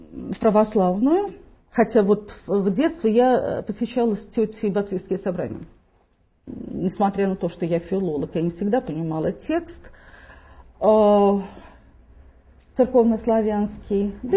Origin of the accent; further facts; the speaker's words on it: Western Belarus, Belarus; Я из Западной Белоруссии, поэтому мы до 1939 года не были в составе Советского Союза тогда.